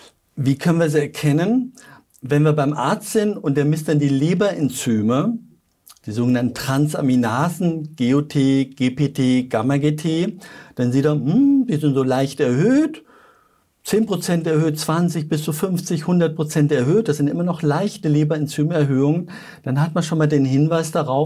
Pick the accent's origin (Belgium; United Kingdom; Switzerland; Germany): Switzerland; Weißt du, wie viel Prozent bei uns in der Schweiz eine Fettleber haben?